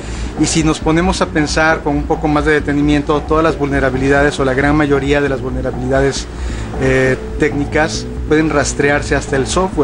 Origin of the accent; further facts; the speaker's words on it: Mexico City, Mexico; now in Monterrey, Mexico; Hablo medio regio porque ya tengo muchos años viviendo aquí, pero yo no soy de Monterrey, soy de la Ciudad de México, pero de repente me sale así un acento y luego otro.